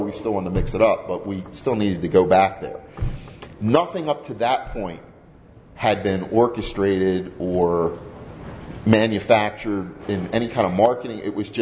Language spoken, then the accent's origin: English; Delaware, United States; I'm from Delaware on the east coast of the U.S.